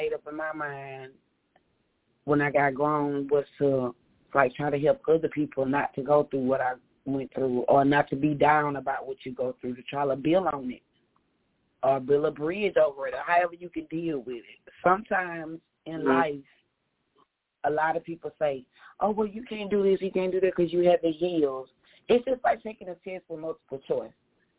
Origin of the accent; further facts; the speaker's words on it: Mobile, Alabama, United States; I'm from Mobile, Alabama. I'm a country girl with a lot of funk.